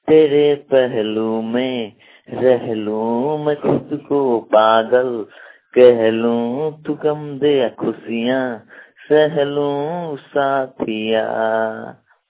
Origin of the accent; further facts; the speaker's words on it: Madhubani, Bihar, India; मैं मधुबनी बिहार से हूँ। मेरा गांव सीवटी है।